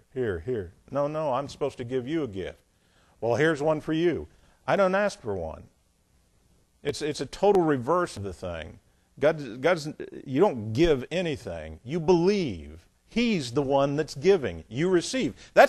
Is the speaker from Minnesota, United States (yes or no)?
no; Indiana, United States; In my day, Baptist churches, where I came from Indiana, a lot of the Baptist churches were very, very good in the gospel.